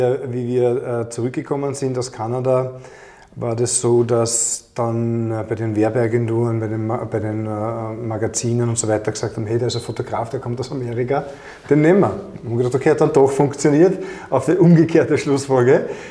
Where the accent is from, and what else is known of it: Austria